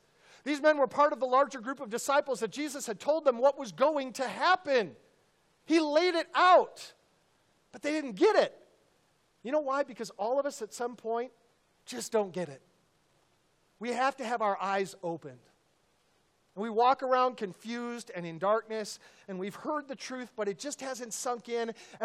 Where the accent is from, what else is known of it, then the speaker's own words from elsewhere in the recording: Upper Midwest, United States; also born or lived in Arizona; now in Texas, United States; You know, I came here from Arizona. I grew up in the upper Midwest and then lived in Arizona for a while, and then I came here.